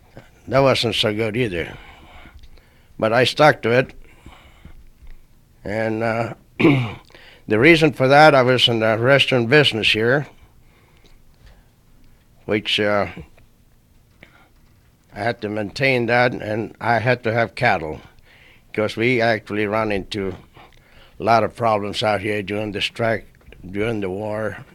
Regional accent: California, United States; I'm from California. I married a native girl here

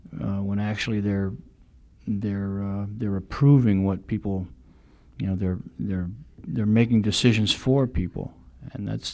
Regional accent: Fairbanks, Alaska, United States; I'm from Fairbanks.

